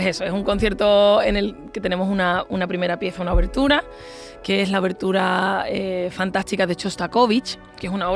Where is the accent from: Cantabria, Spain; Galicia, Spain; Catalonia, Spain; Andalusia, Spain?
Andalusia, Spain; accent: Andalusian; yo creo que tengo acento andaluz, pero un acento andaluz, oye, correcto, ¿no?